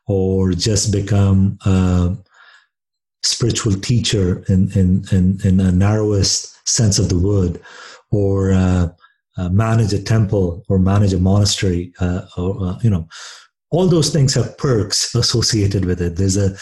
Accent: India; growing up in India

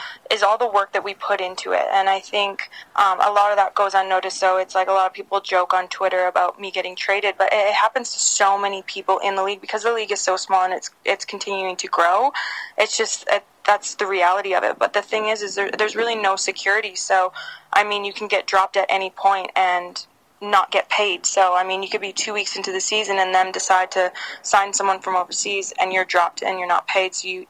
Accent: Saskatchewan, Canada; being born and raised in Saskatchewan, it's not a soccer city.

